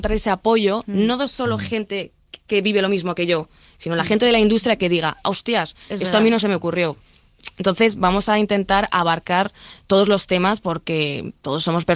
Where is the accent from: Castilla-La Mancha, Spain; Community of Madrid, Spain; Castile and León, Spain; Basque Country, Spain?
Community of Madrid, Spain; Madrid; born there; soy una mujer española, he nacido en La Paz, en Madrid, mis padres se conocieron aquí en España por separado, pero agradezco mucho tener esta doble cultura